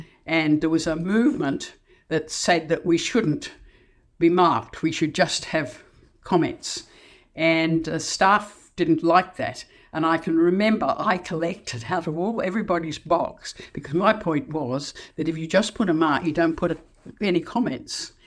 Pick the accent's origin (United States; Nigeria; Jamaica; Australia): Australia; I come from Australia, which was warm and hot.